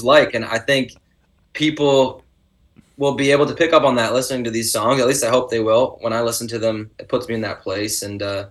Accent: Mildmay, Ontario, Canada; Mild May, my hometown, is in Bruce County. I grew up in Bruce County, riding those roads

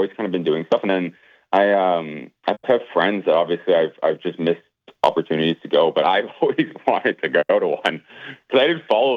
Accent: Saskatchewan, Canada; now in Calgary, Canada; Yeah, I'm from Saskatchewan. I live now in Calgary, Alberta, where I spend my summers. But I'm currently in Saskatchewan right now, visiting some family.

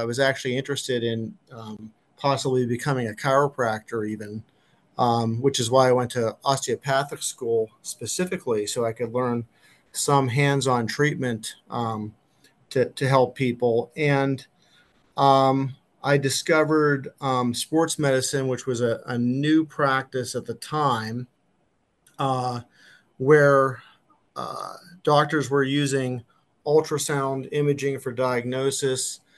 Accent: Penn Township, Pennsylvania, United States; I'm originally from Penn Township

